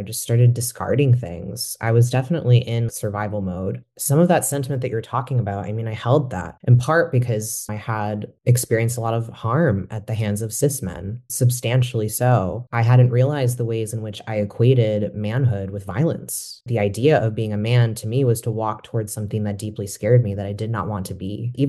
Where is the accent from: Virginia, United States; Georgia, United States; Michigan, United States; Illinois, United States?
Michigan, United States; Detroit; I'm originally from the Detroit area. So when I went back to my hometown, I'm from a big Maltese immigrant family